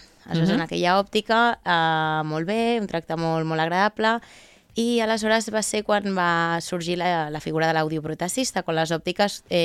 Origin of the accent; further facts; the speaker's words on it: Barcelona, Catalonia, Spain; jo soc de Barcelona, del barri de Gràcia, i a Gràcia hi ha moltes botigues així bohèmies